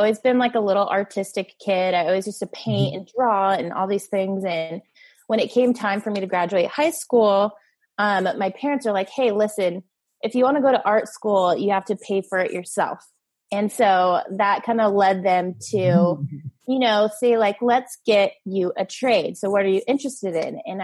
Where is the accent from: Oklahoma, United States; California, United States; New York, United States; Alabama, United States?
California, United States; now in San Clemente, United States; I'm originally from LA County, and I've been doing hair for 15, 16 years now, and my life took me over to Orange County